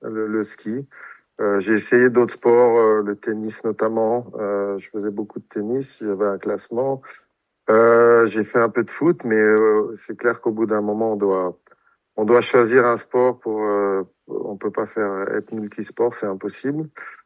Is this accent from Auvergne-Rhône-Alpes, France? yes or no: yes; Megève, Auvergne-Rhône-Alpes, France; also born or lived in Chamonix; Je suis né à Chamonix, mais j'ai vécu à Megève toute ma jeunesse.